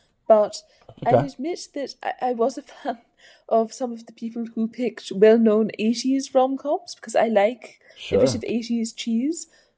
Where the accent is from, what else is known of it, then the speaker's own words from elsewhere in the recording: New Zealand; because I'm Kiwi and there aren't that many people who are interested in classic film within my neighborhood